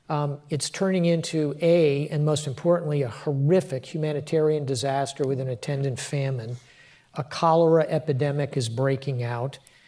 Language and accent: English; Miami, Florida, United States; and I'm from Miami, I speak Spanish, I have traveled extensively in that region